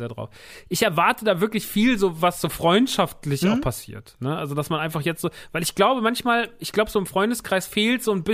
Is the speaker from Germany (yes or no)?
yes; Rodgau, Hesse, Germany; Ich komme so aus dem Rottgau.